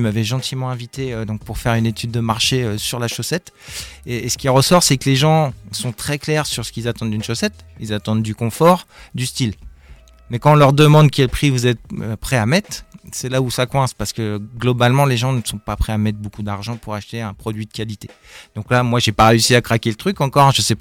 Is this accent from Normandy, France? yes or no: yes; Rouen, Normandy, France; Moi, je viens de Rouen, de la rive gauche de Rouen, qui est un endroit plutôt industrieux.